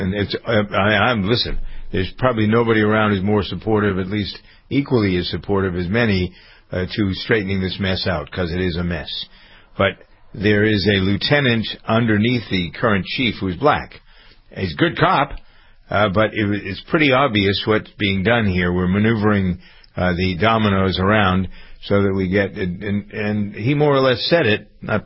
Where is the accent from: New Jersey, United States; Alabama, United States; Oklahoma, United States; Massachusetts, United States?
Massachusetts, United States; Framingham; Okay, so in Framingham, my hometown, the present police chief announced he was putting in his papers yesterday.